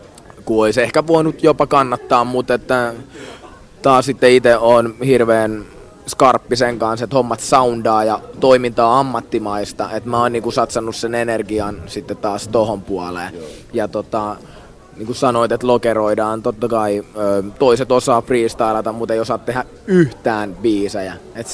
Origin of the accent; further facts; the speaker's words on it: Lahti, Päijät-Häme, Finland; ei kun me ollaan Lahdesta